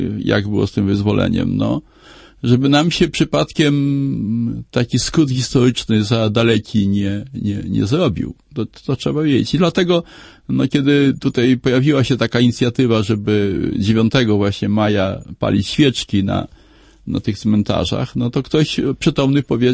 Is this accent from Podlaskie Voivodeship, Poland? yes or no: yes; Podlaskie Voivodeship, Poland; ja się urodziłem pod Białymstokiem, wychowałem się na Podlasiu.